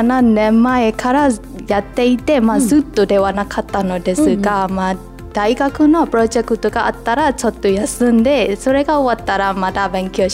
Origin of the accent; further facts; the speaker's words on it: Myanmar; Japanese is a second language; moved away as an adult; now in Japan; ミャンマー出身です。2020年の3月下旬ぐらいに日本へ参りました。